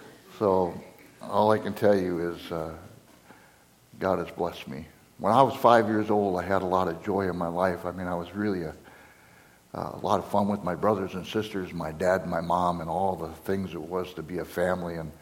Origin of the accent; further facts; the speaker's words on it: Minnesota, United States; I'm from Minnesota, the southeastern part of Minnesota. Actually live on the border of Wisconsin and Iowa.